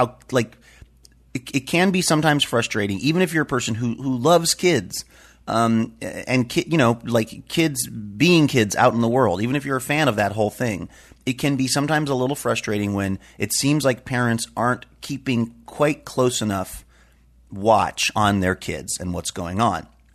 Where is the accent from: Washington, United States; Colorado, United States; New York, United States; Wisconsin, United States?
Washington, United States; Seattle; So I said, I'm from Seattle.